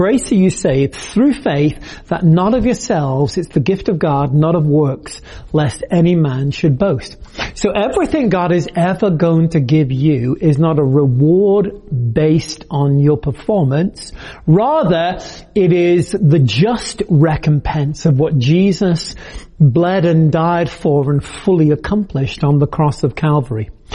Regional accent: United Kingdom; now in Massachusetts, United States; I am British. I'm actually French now, and I'm also an American citizen. Live here in the state of grace, no, the state of Massachusetts

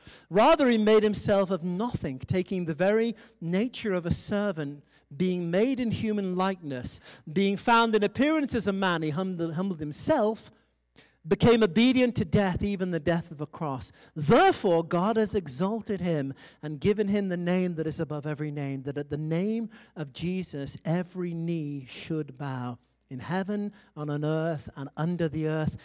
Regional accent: United Kingdom; I'm British, so we get processed.

